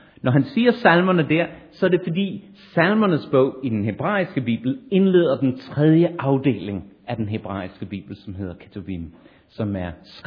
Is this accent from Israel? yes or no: no; Sri Lanka; der, hvor jeg kommer fra på Sri Lanka